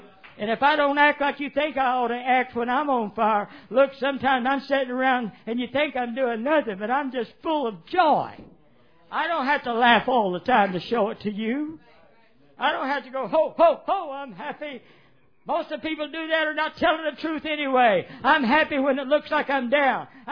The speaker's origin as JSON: {"language": "English", "region": "Arkansas", "country": "United States", "said": "He knows I'm a senator from Arkansas."}